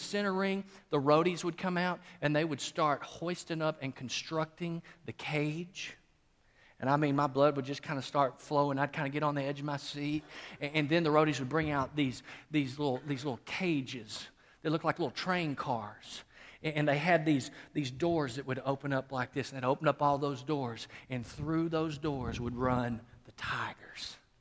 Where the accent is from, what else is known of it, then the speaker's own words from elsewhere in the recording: Waco, Texas, United States; we grew up in Waco.